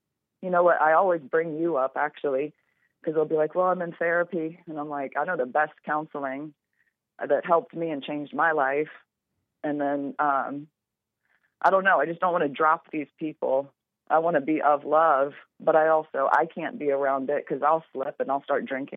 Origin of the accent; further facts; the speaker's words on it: Louisiana, United States; It's actually my hometown where I'm from. It's right outside New Orleans.